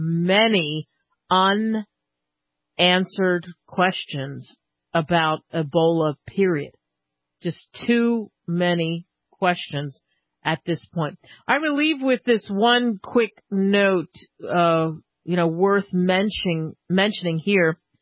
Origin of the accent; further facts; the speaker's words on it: Northeast, United States; Because growing up in the Northeast, my mind was, that's exactly what it was.